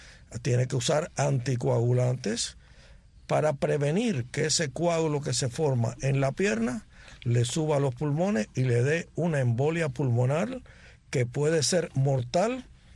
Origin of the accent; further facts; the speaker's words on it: Cuba; now in Miami, United States; aunque nosotros llevamos más tiempo en Miami, en el exilio, que en Cuba, todos nosotros somos cubanazos, somos ya ciudadanos americanos, pero muy dentro tenemos la semilla de la cubanía.